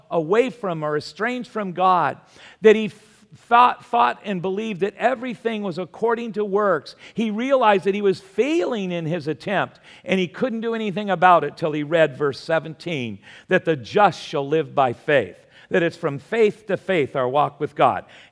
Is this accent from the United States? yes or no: yes; Long Beach, California, United States; Now, if any of you grew up, when I grew up in Long Beach, that was a sailor port, or in San Diego, that was a party town.